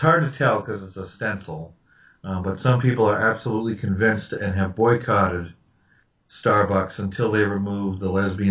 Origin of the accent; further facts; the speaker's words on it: New Hampshire, United States; I'll just put a plug in for my home state of New Hampshire, is because Dan Brown, who wrote the Da Vinci Code, is from two towns over from where I'm from.